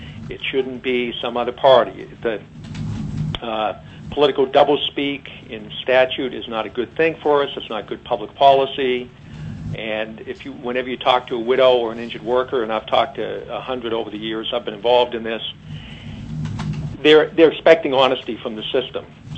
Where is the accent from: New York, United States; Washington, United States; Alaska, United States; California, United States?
Alaska, United States; Eagle River; from Eagle River, representing Alaska laborers